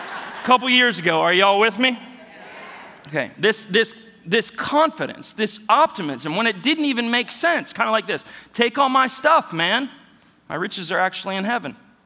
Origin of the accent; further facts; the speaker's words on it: Ohio, United States; I grew up in Northeast Ohio rooting for the Browns.